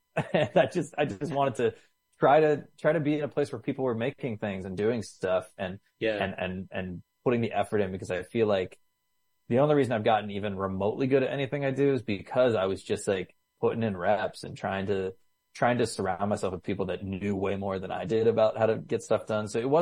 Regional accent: Cranberry Township, Pennsylvania, United States; Yeah, I am from a small town north of Pittsburgh called Cranberry Township. It is, it's like suburbs meets farmland meets chain restaurants and strip malls.

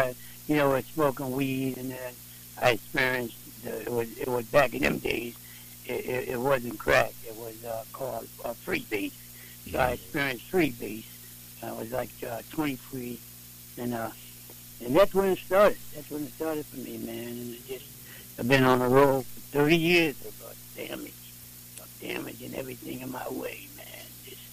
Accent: Hudson, United States; Growing up in Hudson was, you know, it was different back in them days.

